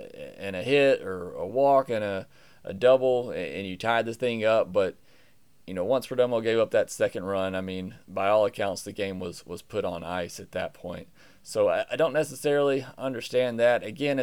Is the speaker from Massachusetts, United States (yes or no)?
no; Birmingham, Alabama, United States; And then Biloxi had a crazy inning on Thursday against my hometown Birmingham Barons.